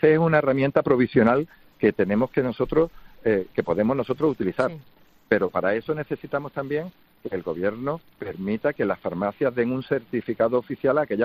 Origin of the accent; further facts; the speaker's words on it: Andalusia, Spain; yo soy andaluz